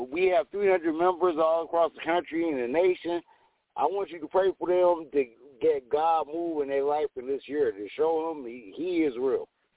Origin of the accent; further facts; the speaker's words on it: St. Louis, Missouri, United States; now in Mesa, United States; Hey, no, I'm probably originally from St. Louis